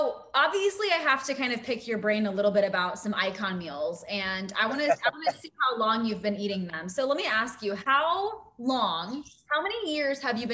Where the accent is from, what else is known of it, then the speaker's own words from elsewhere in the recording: Dallas, Texas, United States; so I'm from the Dallas area. I've been consuming these for probably like 6 years at this point